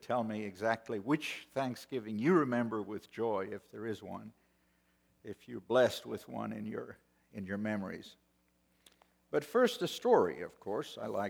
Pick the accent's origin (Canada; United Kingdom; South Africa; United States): South Africa; born there; I was born in South Africa of parents who were of English, not American heritage.